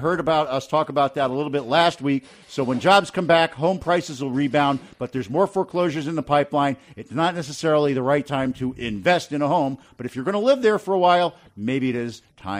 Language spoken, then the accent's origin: English; North Miami Beach, Florida, United States; I'm from North Miami Beach.